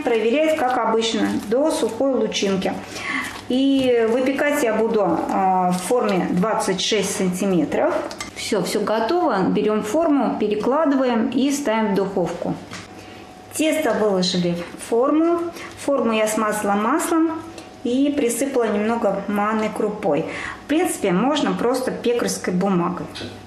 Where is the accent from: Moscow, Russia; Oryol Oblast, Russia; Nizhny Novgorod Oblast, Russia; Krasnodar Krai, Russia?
Nizhny Novgorod Oblast, Russia; Nizhny Novgorod; я кулинарный видеоблогер из Нижнего Новгорода.